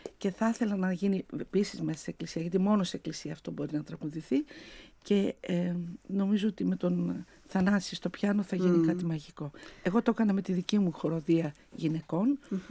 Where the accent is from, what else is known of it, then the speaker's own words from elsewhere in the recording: Greece; Είμαι Ελληνίδα. Καταλάβατε, πάω αλλά εκεί ξαναγυρνάω. Αυτή είναι η ρίζα μου. Είμαι Ελληνίδα και ως τέτοια εκφράζομαι.